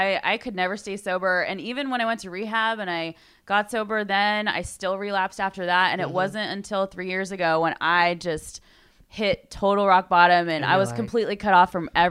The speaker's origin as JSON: {"language": "English", "town": "Rancho Cucamonga", "region": "California", "country": "United States", "also_born_or_lived": "San Francisco Bay Area", "said": "No, I'm from here. I'm from Rancho Cucamonga, but I lived in the Bay for about 9 years."}